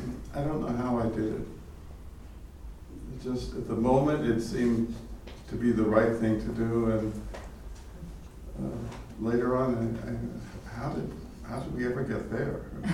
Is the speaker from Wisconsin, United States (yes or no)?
no; Texas, United States; I grew up in Texas and there were always dogs around, and litters of puppies